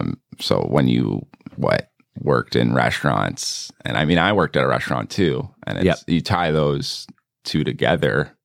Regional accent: Toronto, Ontario, Canada; We're from Toronto. Grew up in the East

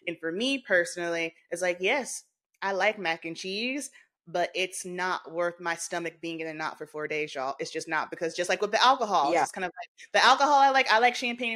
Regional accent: the South, United States; I grew up in the South.

